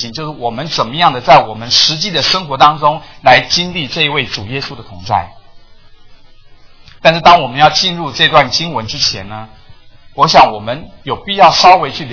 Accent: Taiwan; now in United States; 我就跟他说我从台湾来啦。

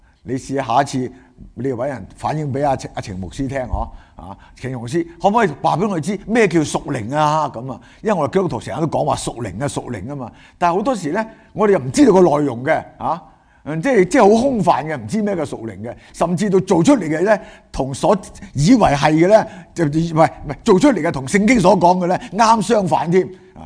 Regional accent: Guangdong, China; 唔好隨便發誓我哋廣東人話咩啊

